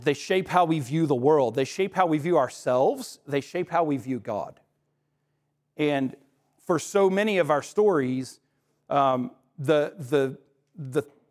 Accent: Arkansas, United States; And I grew up in Central Arkansas. Any Arkansans in here?

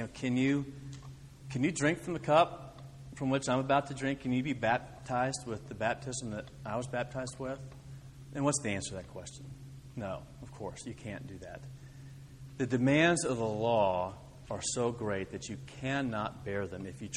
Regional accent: Texas, United States; also born or lived in Oklahoma; And I wasn't born in Texas. I was born in Oklahoma. But I got here as soon as I could. And I can tell you that wherever I go and I tell them I'm from Texas, it's, oh, Texas, right?

